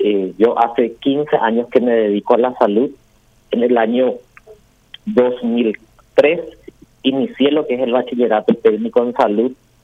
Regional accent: Fernando de la Mora, Central, Paraguay; also born or lived in Santaní; Yo soy de Fernando de la Mora, pero mi madre es santaniana.

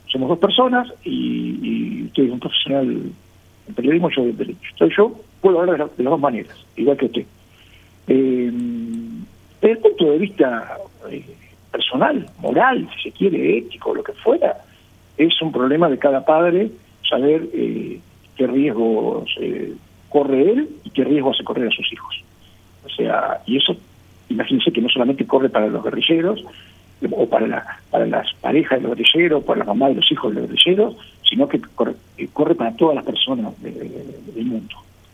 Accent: Paraguay; soy todo paraguayo.

